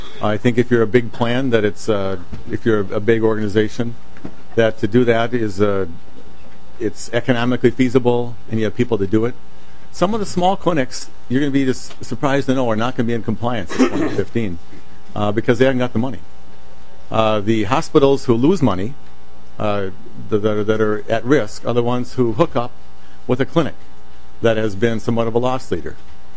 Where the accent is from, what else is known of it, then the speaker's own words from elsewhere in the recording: Anoka, Minnesota, United States; I'm from Anoka.